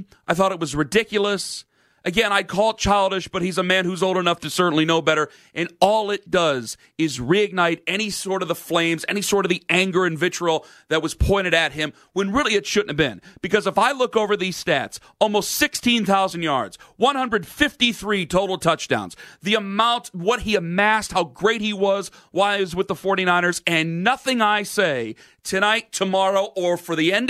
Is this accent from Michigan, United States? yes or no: no; Canton, Ohio, United States; born there; Stuff that's been said to me since I was born in Canton, Ohio, and more than likely will die in Northeast Ohio.